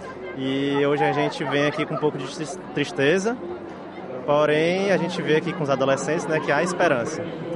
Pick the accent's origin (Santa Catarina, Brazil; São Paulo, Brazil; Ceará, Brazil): Ceará, Brazil; Fortaleza; eu sou de Fortaleza, Ceará.